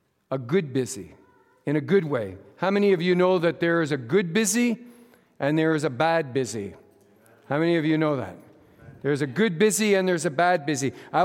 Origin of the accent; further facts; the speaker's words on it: Montreal, Quebec, Canada; also born or lived in Toronto; now in North Bay, Canada; I am not a Southerner anymore. I'm a North Bay guy. I come from Montreal, and we lived in Toronto and everything. But I'm a Northern guy.